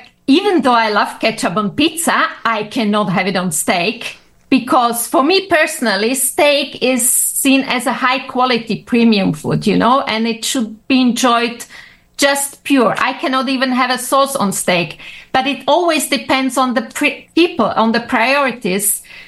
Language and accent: English; Slovakia; English is a second language; now in Austria; I'm originally from Slovakia, living in Austria, travel the world, but we never get rid of the accent.